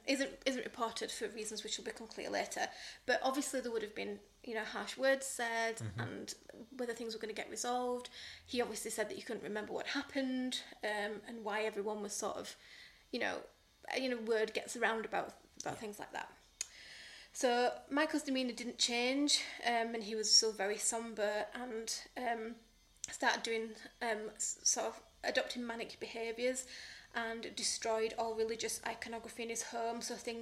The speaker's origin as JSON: {"language": "English", "town": "Barnsley", "region": "Yorkshire and the Humber", "country": "United Kingdom", "said": "So I'm from Barnsley and I kind of know where this is"}